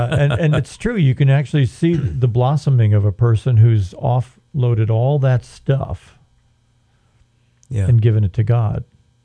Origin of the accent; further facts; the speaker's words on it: New York, United States; You know, I grew up in New York in a big Italian family, and you heard a lot about revenge.